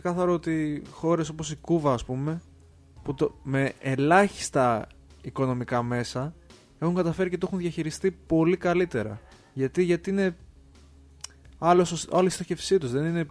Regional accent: Lavrio, Attica, Greece; γιατί είμαι από το Λαύριο και στο Λαύριο έχουμε μόνο κέντρο υγείας.

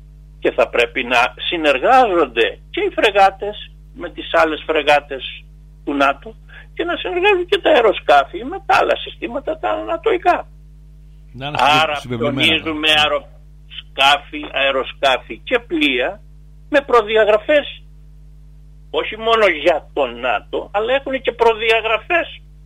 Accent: Crete, Greece; όταν έκανα κάποιες κουβέντες στην Κρήτη, ας πούμε, στην πατρίδα μου.

